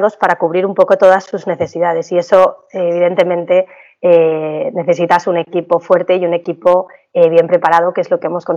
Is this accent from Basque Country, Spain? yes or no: yes; San Sebastián, Basque Country, Spain; also born or lived in Pamplona; yo soy de San Sebastián y estudié en Pamplona, estudié periodismo hace ya tiempo